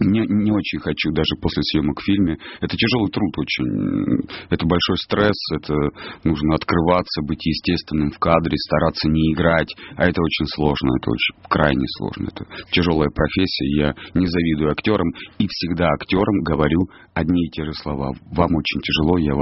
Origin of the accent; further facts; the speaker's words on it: Taganrog, Rostov Oblast, Russia; accent: southern Russian; у меня южный акцент, я с юга России, из Таганрога, и все мои мягкие, гласные, согласные, они исправлялись с учителем.